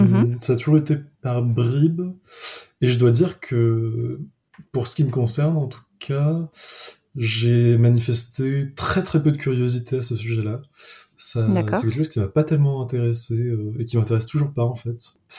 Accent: Paris, Île-de-France, France; Pour ce qui me concerne, moi, je fais encore des études à Lyon, voilà. Et j'ai grandi à Paris.

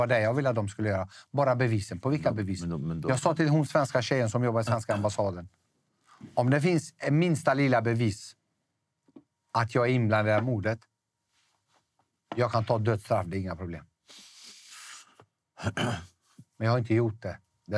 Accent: Sweden; som svensk medborgare, alltså jag som svensk, om jag säger så, för jag är uppväxt i Sverige.

